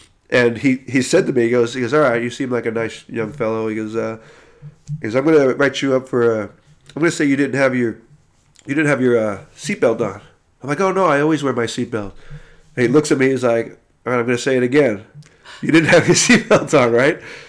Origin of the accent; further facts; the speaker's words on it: New York, United States; I got pulled over in New York when I grew up in New York